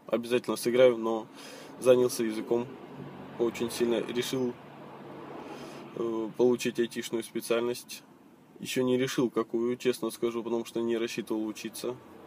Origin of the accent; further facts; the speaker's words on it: Aktobe, Aktobe Region, Kazakhstan; я из Казахстана, город Актюбинск. Землякам привет.